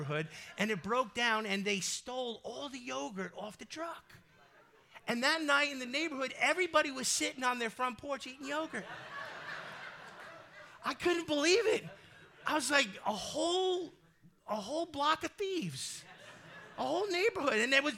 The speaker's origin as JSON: {"language": "English", "town": "Bronx", "region": "New York", "country": "United States", "said": "you grew up in Brooklyn, I'm from the Bronx"}